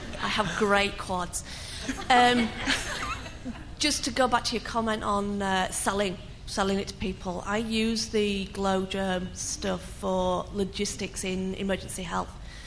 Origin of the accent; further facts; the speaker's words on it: British Columbia, Canada; from British Columbia. Accent doesn't really portray that, but I honestly am, and I still hover.